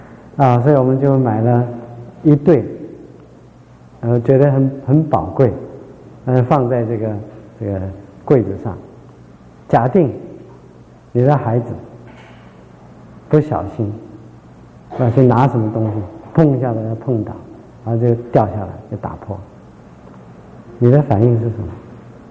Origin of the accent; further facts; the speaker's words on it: Shandong, China; Chinese is a second language; 我这个我是山东人，学的国语，有的字我就讲不出来